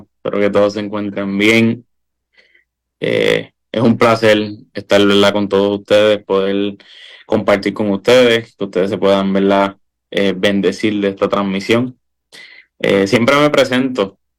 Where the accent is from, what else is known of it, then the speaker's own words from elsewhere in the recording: Puerto Rico; no tan solo como puertorriqueños, ¿verdad?, pero también como seres humanos.